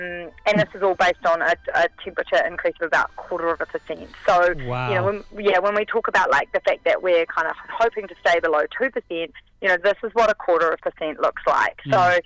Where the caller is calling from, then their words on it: West Auckland, Auckland, New Zealand; I am in the beautiful and slightly wet West Auckland.